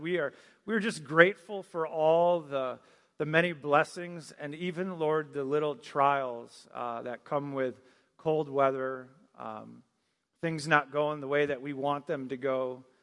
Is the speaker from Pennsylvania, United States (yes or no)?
no; Manistee, Michigan, United States; I put in my hometown, Manistee, Michigan. And so that's obviously in Michigan.